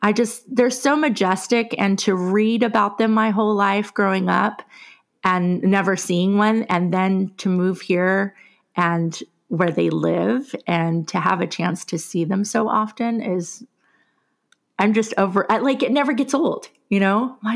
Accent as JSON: {"language": "English", "town": "Los Angeles", "region": "California", "country": "United States", "tie": "born or raised there", "also_born_or_lived": "Whittier", "said": "Well, I grew up in East LA, but later on I lived in Whittier, California."}